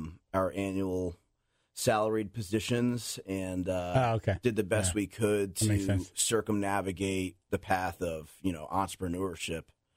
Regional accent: Norwalk, Connecticut, United States; And we grew up together in Norwalk. We were practically next door neighbors.

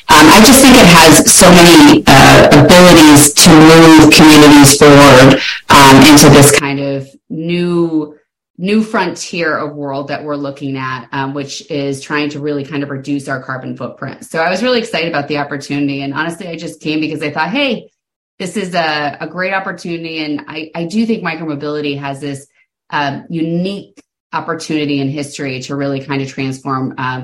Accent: Florida, United States; But I'm from Southwest Florida, so I live there, so I'm very familiar with the area

